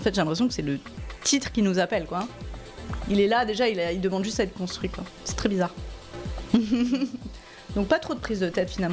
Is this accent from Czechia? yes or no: no; Auvergne-Rhône-Alpes, France; Sud de Lyon, en dessous de Vienne.